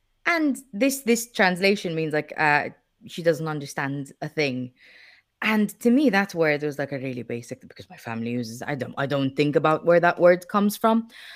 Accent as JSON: {"language": "English", "town": "Rabat", "country": "Malta", "tie": "born or raised there", "said": "I come from Rabat, if you've been to Rabat and or if you've grown up there, like I have"}